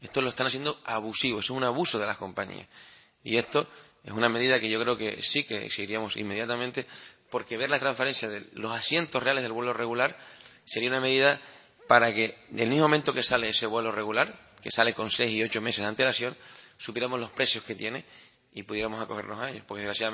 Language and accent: Spanish; Canary Islands, Spain; yo tengo el DNI y pone canario, soy canario, distintamente del lugar de residencia que tenga en un momento determinado por situaciones laborales, educativas o incluso de salud.